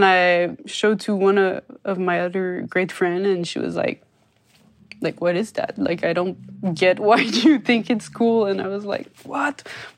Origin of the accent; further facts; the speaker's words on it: Montreal, Quebec, Canada; I'm from Montreal.